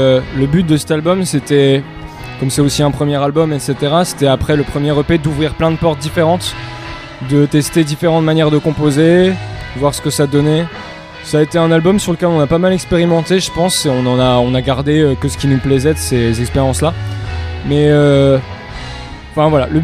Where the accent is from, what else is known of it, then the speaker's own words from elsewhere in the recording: France; on est français.